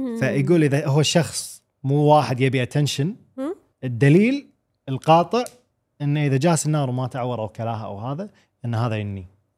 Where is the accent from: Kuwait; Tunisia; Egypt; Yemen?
Kuwait; بس لاحظي السمرات اللي عندنا بالكويت المعروفه